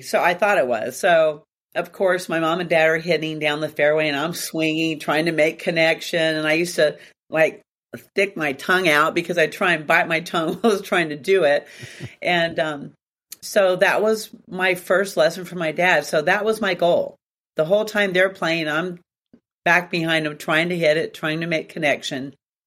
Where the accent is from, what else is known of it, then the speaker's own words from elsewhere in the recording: Torrance, California, United States; born there; So I was born in Torrance, California.